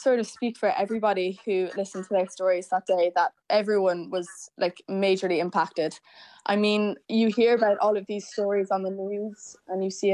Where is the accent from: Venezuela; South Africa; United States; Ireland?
Ireland; Cork, Munster; seeing as we're from Cork, it should be a colour that most people have in their wardrobes.